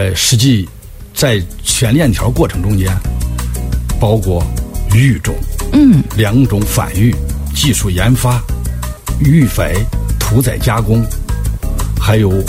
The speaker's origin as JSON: {"language": "Chinese", "town": "Zhumadian", "region": "Henan", "country": "China", "tie": "born or raised there", "accent": "Zhumadian Mandarin", "said": "我就选个驻马店普通话吧，当然也说的不够标准，因为啥，我是土生土长的驻马店人。"}